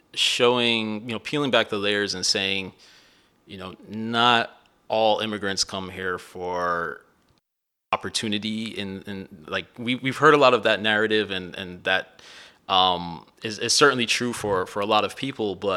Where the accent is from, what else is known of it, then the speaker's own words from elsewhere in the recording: Miami, Florida, United States; also born or lived in Midwest; My experience growing up in Miami and also spending my time in the Midwest